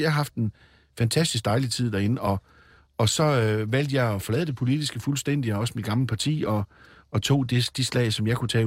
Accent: North Denmark Region, Denmark; Jeg savner meget vælgerforeningerne hjemme i Nordjylland.

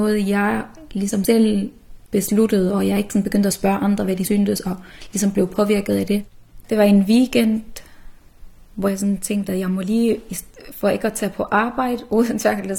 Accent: Odense, Region of Southern Denmark, Denmark; og jeg er 26 år. Jeg er født og opvokset i Danmark, i Odense, hvor jeg har boet i 20 år af mit liv. Mine forældre kommer fra Mellemøsten, de er begge født i Libanon

